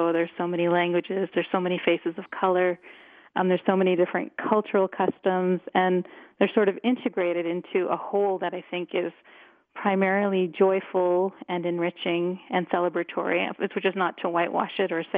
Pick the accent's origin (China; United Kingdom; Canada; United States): Canada; Toronto, Ontario; moved away; Yes, Toronto is my hometown.